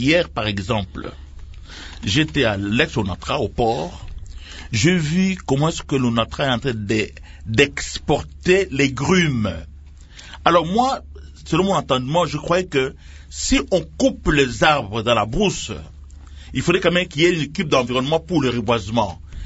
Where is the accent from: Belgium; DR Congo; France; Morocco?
DR Congo; chez nous, en RDC